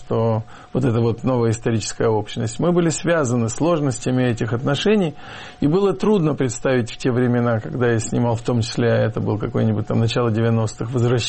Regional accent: Kyiv, Ukraine; first language Russian; Я русскоязычный украинец. Я вырос... Родился и вырос в Киеве, как и мои родители, все родом из Украины. И дома мы говорили по-русски. Другое дело, что мы все хорошо знали и знаем украинский.

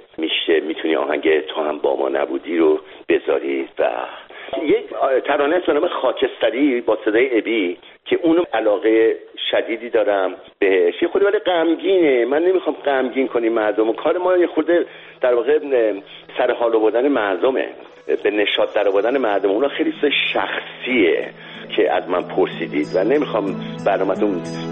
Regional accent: Iran; moved away; در مقطع انقلاب من از ایران اومدم بیرون

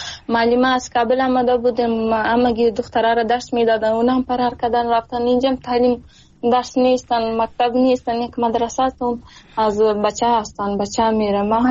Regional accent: Afghanistan; من از افغانستان هستیم

